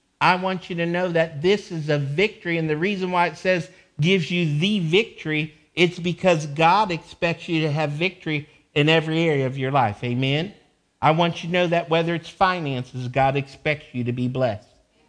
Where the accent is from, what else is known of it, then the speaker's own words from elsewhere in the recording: United States; I'm a proud American. I love my American citizenship, and I love our American freedoms.